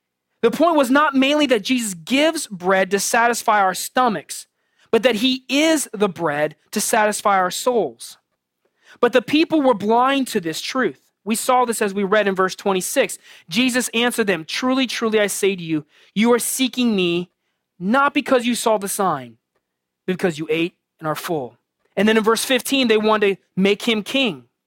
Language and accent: English; San Diego, California, United States; I grew up in San Diego, and we're coming out around Coronado